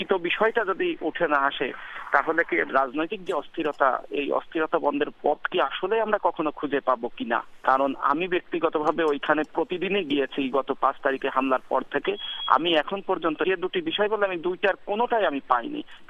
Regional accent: Jessore, Khulna Division, Bangladesh; আমি যশোরের মানুষ

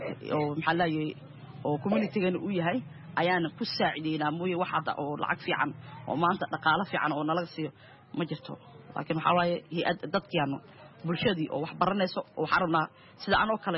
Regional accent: Mogadishu, Banadir, Somalia; moved away; Aniga waxaan ka soo qaxay xamar, waxaan ku dhashay degmada Shibis

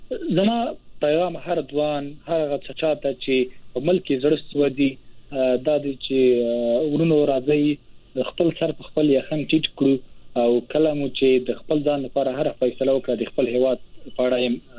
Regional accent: Wardak, Afghanistan; now in India; زه اصل کې د وردګو د ولایت څخه یم او دلته لوړ زده کړې کړي دي تر 5 کال کېږي په هند کې.

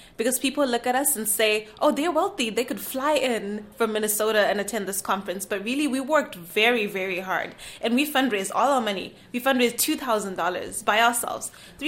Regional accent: Zimbabwe; I'm a third-year student at St. Catherine University. I'm an international student from Zimbabwe.

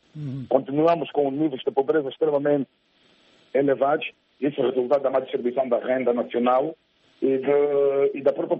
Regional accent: Angola; born there; nasci em Angola a 7 de novembro de 1977

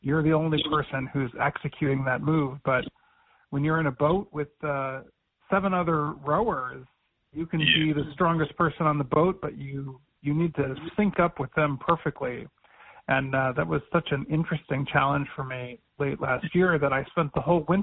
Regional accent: Cleveland, Ohio, United States; because of my my hometown Cleveland Cavaliers were in such turmoil

